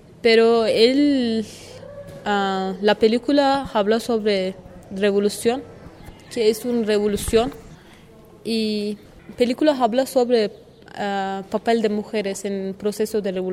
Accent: Turkey; Spanish is a second language; Soy parte de Turquía, llamamos Bakur

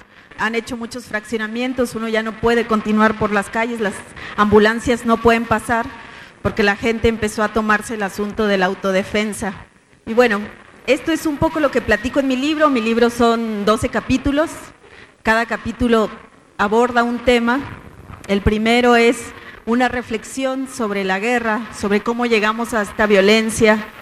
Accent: Chihuahua, Mexico; yo soy de Chihuahua y desde 2007, cuando iba a mi tierra, cuando iba a Juárez

